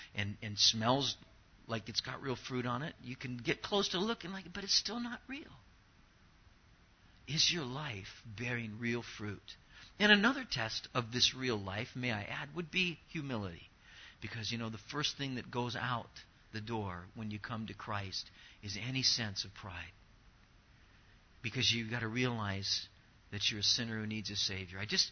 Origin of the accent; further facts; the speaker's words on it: Anaheim, California, United States; You know, I grew up in Orange County. I grew up in Anaheim. And I grew up in Anaheim before, you know, there was a whole lot of development going on.